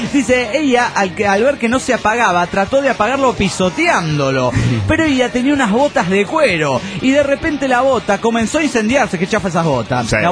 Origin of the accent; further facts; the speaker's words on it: Tijuana, Baja California, Mexico; de Tijuana, México!